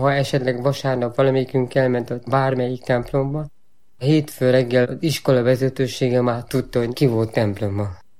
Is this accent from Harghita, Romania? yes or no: yes; Cristuru Secuiesc, Harghita, Romania; Bekerültem a kórházba, és a kórházból bekerültem a áruházban, Székely Keresztúron. Egy hatalmas nagy áruházban, ahol körülbelül 1000-en voltunk, kellett felnőjek.